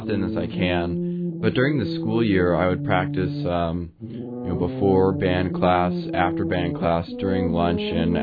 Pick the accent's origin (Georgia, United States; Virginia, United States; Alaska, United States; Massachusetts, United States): Alaska, United States; Juneau; I'm from Juneau, Alaska, and I'm 18 years old.